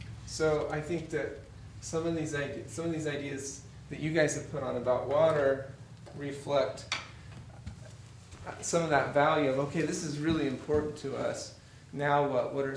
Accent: Missouri, United States; I always said growing up in Missouri that if we wanted it to rain, we would just go to church and, pray and God would make it rain

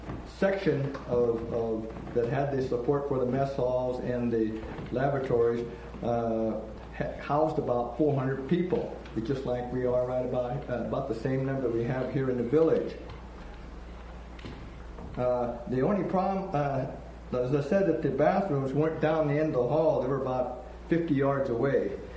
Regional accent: Wapato, Washington, United States; born there; also born or lived in Portland; I was born in 1934 in the Yakima Valley in Wapato, Washington. And Wapato, Washington is on a Yakima Indian Reservation.

